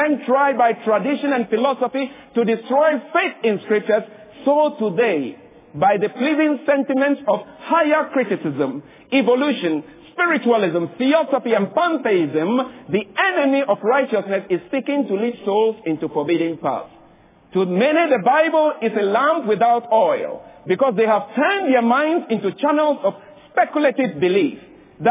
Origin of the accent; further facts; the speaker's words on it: Ghana; It is a secular university in my home country of Ghana, West Africa.